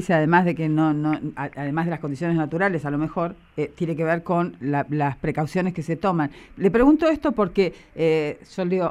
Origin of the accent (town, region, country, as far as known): Argentina